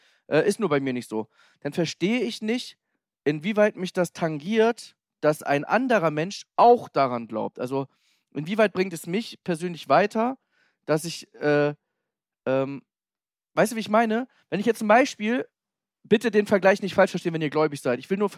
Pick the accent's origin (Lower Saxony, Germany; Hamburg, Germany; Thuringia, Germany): Hamburg, Germany; weil ich bin Hamburger, ich liebe